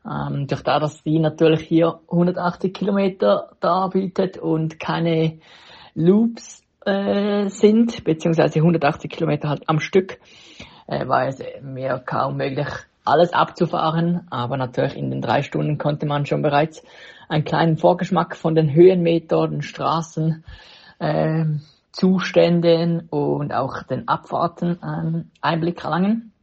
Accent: Switzerland; das, was wir als Schweizer gewohnt sind bei den Pässen

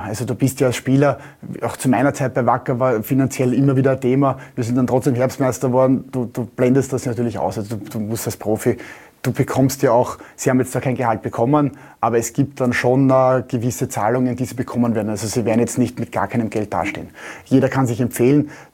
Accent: Eastern Austria, Austria; born there; Ich selber bin ja gebürtig aus dem Osten Österreichs und liebe Tirol für die Vielfältigkeit.

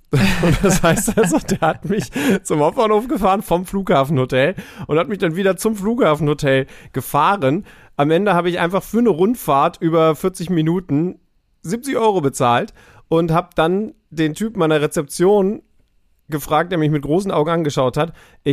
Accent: Hamburg, Germany; Also in meiner Heimat

